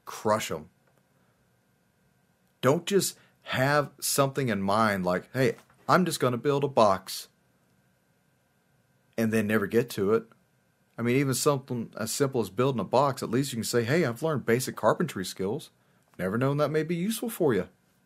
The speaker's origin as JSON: {"language": "English", "country": "United States", "said": "I am an American. I love my country."}